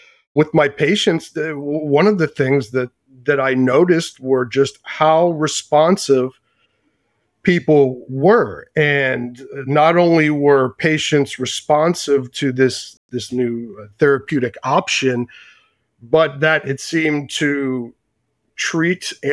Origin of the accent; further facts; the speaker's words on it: Pennsylvania, United States; Pennsylvania, which is my home state, had decided to institute a medical cannabis program.